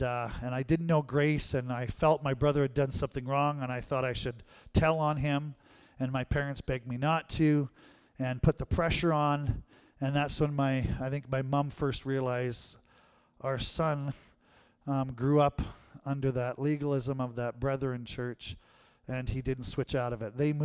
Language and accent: English; Binscarth, Manitoba, Canada; I grew up in the village of Binscarth. I moved from Binscarth, Manitoba, of a village of about 400, 500 people.